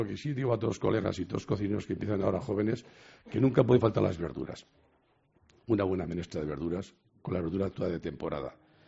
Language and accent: Spanish; La Rioja, Spain; yo como riojano, ¿qué voy a decir, no? Presumo de ser riojano y había llevado con orgullo riojano por todos sitios de España y de Europa